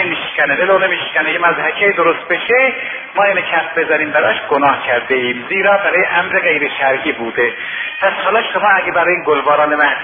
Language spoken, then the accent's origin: Persian; Tabriz, East Azerbaijan, Iran; منم اهل تبریزم،